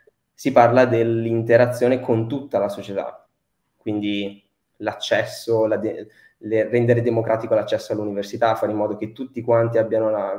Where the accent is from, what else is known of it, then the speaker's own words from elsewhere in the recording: Genoa, Liguria, Italy; attualmente sono un genovese che arriva da Venezia